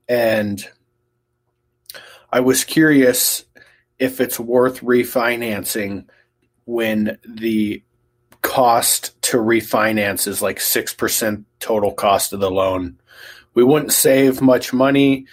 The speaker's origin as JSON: {"language": "English", "region": "Montana", "country": "United States", "said": "I'm from Montana."}